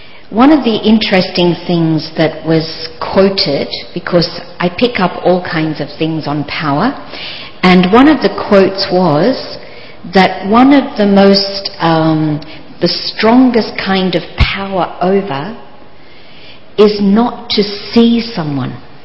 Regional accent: Australia; because I'm from Australia.

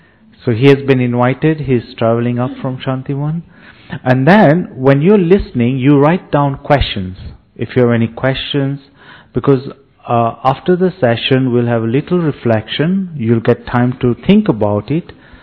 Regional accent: Kenya; English is a second language; also born or lived in United States; It's a bit English name, but born and brought up in Kenya. Kenya, that's Africa, East Africa.

